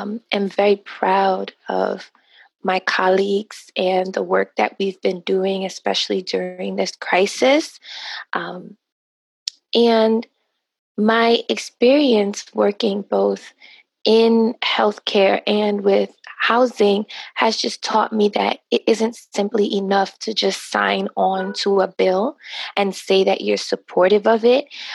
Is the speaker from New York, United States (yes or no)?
yes; Brooklyn, New York, United States; I am 31 years old. I was born and raised here in Brooklyn and in Crown Heights, and I actually still live in the same apartment I grew up in. I come from Haitian American parents.